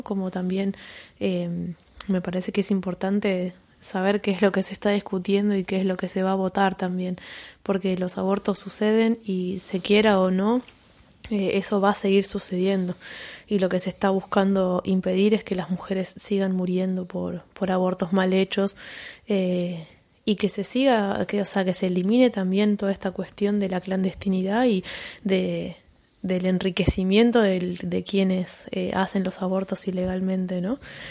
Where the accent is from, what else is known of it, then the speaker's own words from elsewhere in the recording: Buenos Aires, Argentina; Pienso yo, que soy oriunda de Buenos Aires, como que siempre estuve muy acostumbrada ahí a la ebullición y a la masividad.